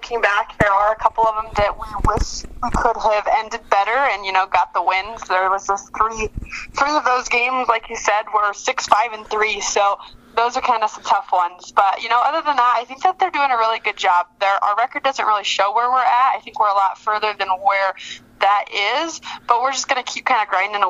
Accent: Maxwell, Nebraska, United States; I'm originally from Maxwell, actually. I was born and raised, and I graduated from Maxwell, and then did student teaching there and taught and coached there for 4 years

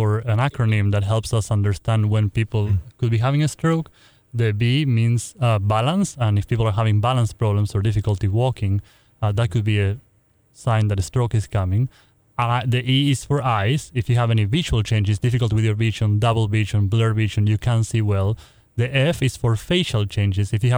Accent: Argentina; Argentina.

